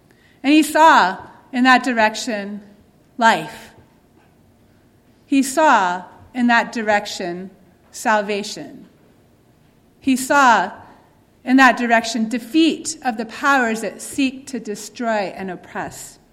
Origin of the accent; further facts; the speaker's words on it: Georgia, United States; Barbara Brown Taylor, a preacher who comes from my home state, talks about life in rural North Georgia in the mountains where she lives.